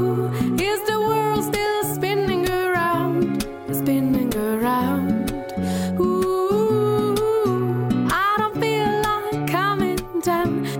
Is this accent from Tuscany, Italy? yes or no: yes; Florence, Tuscany, Italy; born there; io sono nato a Firenze